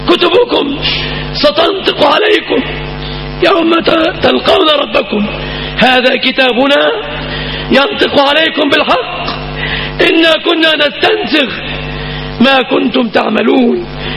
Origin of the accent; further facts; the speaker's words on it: Egypt; سلم بلادنا مصر من كل مكروه وسوء،